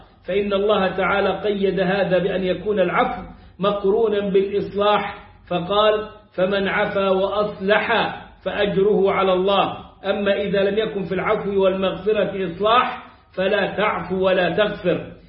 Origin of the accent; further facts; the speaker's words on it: Upper Egypt, Egypt; زي ما أقول عندنا في الصعيد